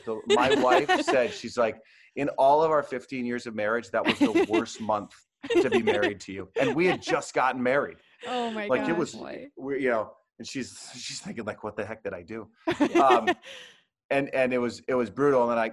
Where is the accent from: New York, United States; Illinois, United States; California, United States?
New York, United States; So she's from Arkansas originally. I'm from New York. I'm used to the snow.